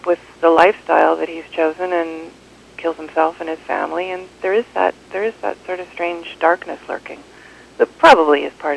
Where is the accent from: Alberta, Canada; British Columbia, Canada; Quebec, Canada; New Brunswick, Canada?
British Columbia, Canada; Vancouver; also born or lived in Ontario / Toronto; Most of my life. There's been a little back and forth between here and Toronto, but I was born in Ontario, but grew up mostly in Vancouver.